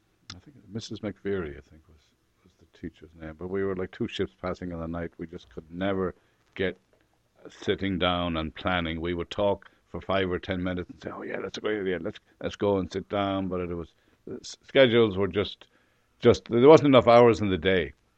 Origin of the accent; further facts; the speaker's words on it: Ireland; totally Gaelic-speaking area. And while I was there, my mother was the principal of the local school in my hometown, and there was an Irish radio program called The School Around the Corner.